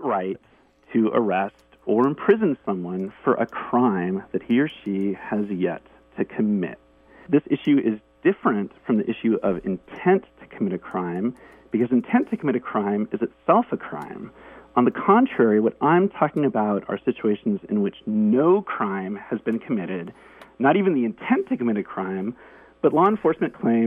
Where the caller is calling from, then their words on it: San Francisco, California, United States; San Francisco.